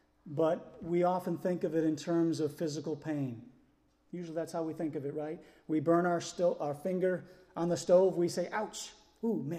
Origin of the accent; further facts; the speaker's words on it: Connecticut, United States; But I came from Connecticut. And in the winters in Connecticut, you know, it snows, but then the blue sky comes out.